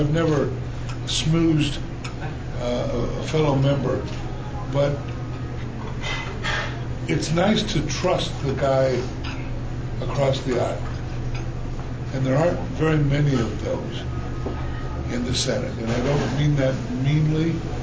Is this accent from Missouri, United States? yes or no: yes; Chillicothe, Missouri, United States; There are people that won't vote for me in Trenton because I'm from Chillicothe.